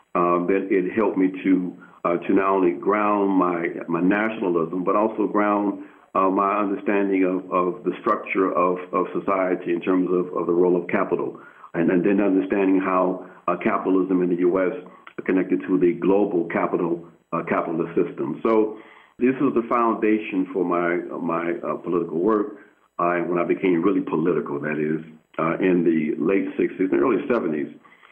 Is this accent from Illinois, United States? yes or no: yes; Chicago, Illinois, United States; I came from a traditional black family in the sense that the family was